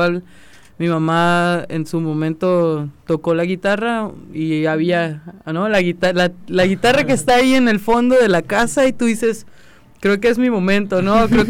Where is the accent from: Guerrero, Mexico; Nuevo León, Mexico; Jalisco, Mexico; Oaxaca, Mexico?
Jalisco, Mexico; Ciudad Guzmán; con un profesor allá en Ciudad Guzmán, de donde yo soy.